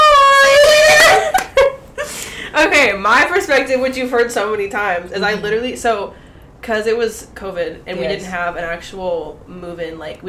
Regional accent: Washington, United States; This is not normal for me because I'm from Washington. So, like, it's usually rainy.

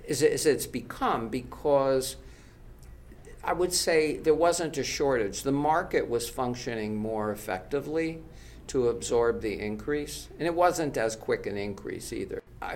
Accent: New York City, New York, United States; I grew up in New York City

